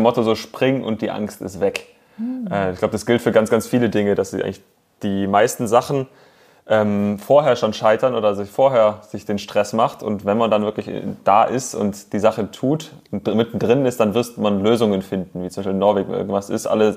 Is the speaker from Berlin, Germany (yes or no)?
no; Reutlingen, Baden-Württemberg, Germany; ich komme ja aus dem Raum Stuttgart, aus Reutlingen. Das heißt, es ist schon irgendwie so ein bisschen Heimatgefühle, so das Ländle.